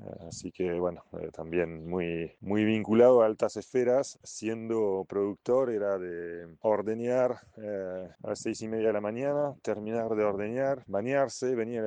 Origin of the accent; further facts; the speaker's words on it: Normandy, France; yo soy originario de Normandía, entre Roanne y El Havre, un pueblito al medio, que está pueblo sobre el río Sena.